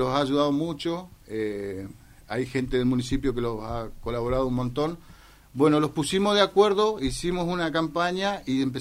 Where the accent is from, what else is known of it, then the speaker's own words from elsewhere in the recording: Zapala, Neuquén, Argentina; yo me fui muy chico de Zapala, me fui a trabajar a Neuquén y volví hace 6 años de vuelta a mi pueblo